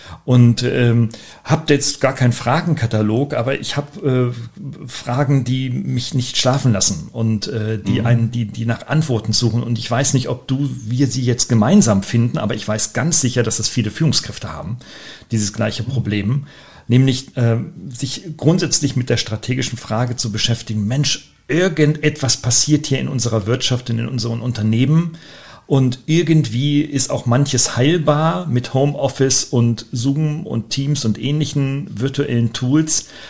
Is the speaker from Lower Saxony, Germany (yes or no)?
no; Weinheim, Baden-Württemberg, Germany; in meiner Heimatstadt hier in Weinheim